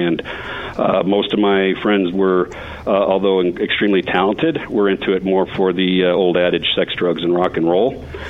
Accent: Phoenix, Arizona, United States; growing up in Phoenix, I gravitated to the Latin community and the Native Indigenous Native Americans in Phoenix, mainly because, again, I'm Roman Catholic, so the church.

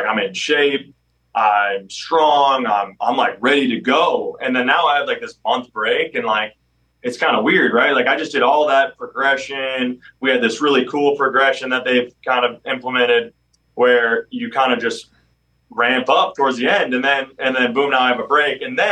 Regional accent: Minnesota, United States; growing up in Minnesota, you have to like at least have like gone on a pond skating or definitely watched Mighty Ducks.

